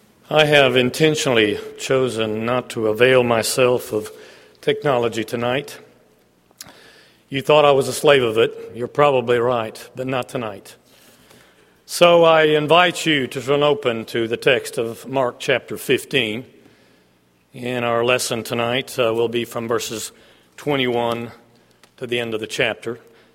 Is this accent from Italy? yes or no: yes; Florence, Tuscany, Italy; I grew up in Florence, Italy, because my parents were missionaries